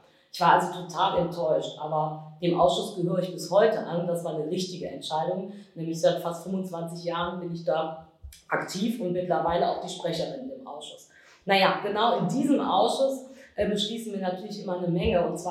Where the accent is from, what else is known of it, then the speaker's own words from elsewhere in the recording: Kirchheim, Germany; Ich kann mal vielleicht einfach ein Beispiel aus meinem Heimatort in Kirchheim nennen.